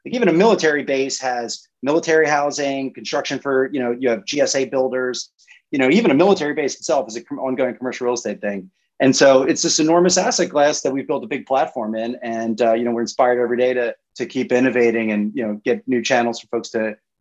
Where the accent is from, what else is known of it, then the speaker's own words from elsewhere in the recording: Baltimore, Maryland, United States; And I grew up in Baltimore City. I went to great Catholic high schools in the Baltimore area.